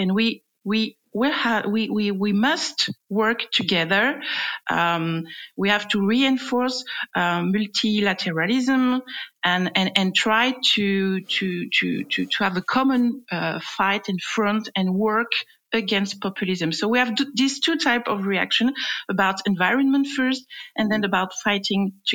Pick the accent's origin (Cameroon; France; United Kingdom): France; accent: French; English is a second language; Sorry for my French accent for Biden and Harris election.